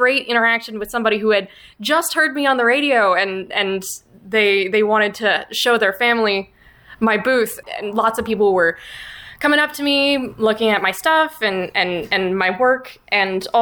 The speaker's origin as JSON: {"language": "English", "town": "Philadelphia", "region": "Pennsylvania", "country": "United States", "said": "I'm from the Philly area originally, and so I'm very much used to New York style pizza."}